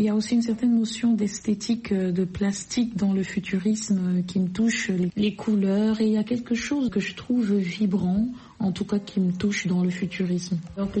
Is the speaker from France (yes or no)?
no; Anglophone Cameroon, Cameroon; Même si j'ai grandi au Cameroun, par exemple, dans un contexte plutôt bilingue, tantôt anglophone, tantôt francophone, ou très souvent francophone, mais je suis originaire de la partie du Cameroun anglophone.